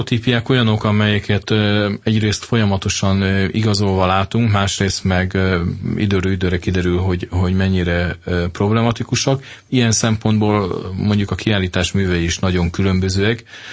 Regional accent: Hungary

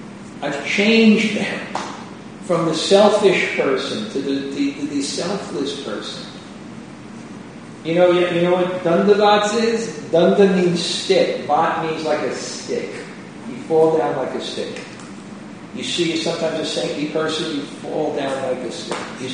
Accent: New York, United States; When I grew up in New York, a mother was not a good mother unless she kept a cookie box with Hostess Twinkies and Chips Ahoy

